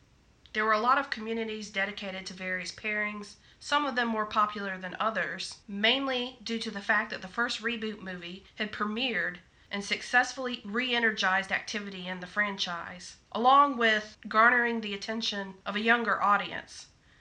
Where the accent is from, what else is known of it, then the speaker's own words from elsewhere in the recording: the South, United States; accent: Southern; I have a Southern accent because I am an American who lives in the South of the United States, although not in the Deep South.